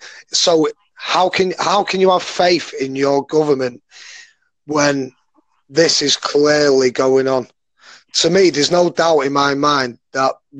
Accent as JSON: {"language": "English", "region": "England", "country": "United Kingdom", "tie": "born or raised there", "said": "I was born in England and I've lived in England all my life"}